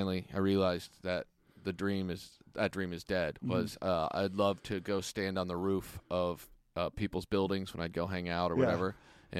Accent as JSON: {"language": "English", "region": "Kansas", "country": "United States", "said": "When you're from... Like, I'm from Kansas, so..."}